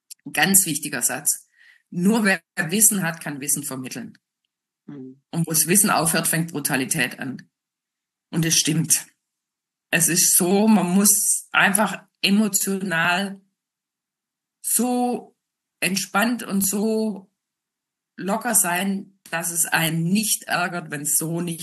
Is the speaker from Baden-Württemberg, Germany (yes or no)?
yes; Tübingen, Baden-Württemberg, Germany; born there; Ich bin 1963 in Tübingen geboren und hatte das Glück, dass sich neben meinem Elternhaus ein Pferdezüchter niedergelassen hat